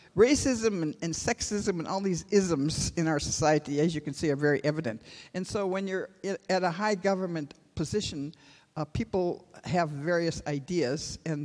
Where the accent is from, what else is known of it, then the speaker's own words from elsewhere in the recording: India; because of my background, you know, being a woman and being an Indian